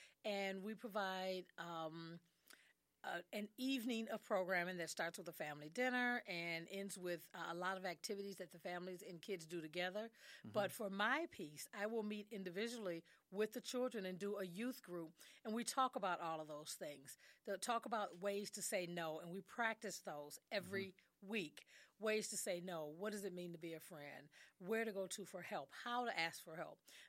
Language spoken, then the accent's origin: English; Milwaukee, Wisconsin, United States; I am originally from Milwaukee.